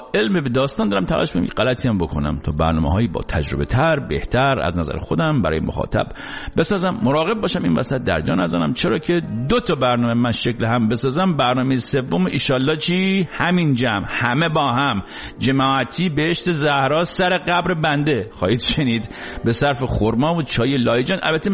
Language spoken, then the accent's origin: Persian; Iran; چون ما خارج از ایرانیم، حساب کتابامون هم چی خارجی.